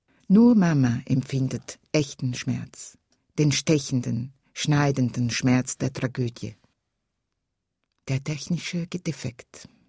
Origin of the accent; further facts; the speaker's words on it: Ticino, Switzerland; first language Italian; German is a second language; es war meine Muttersprache, aber ich bin ja im Tessin aufgewachsen mit viel Französisch und es war irgendwie eine Fremdsprache, auch das Italienische.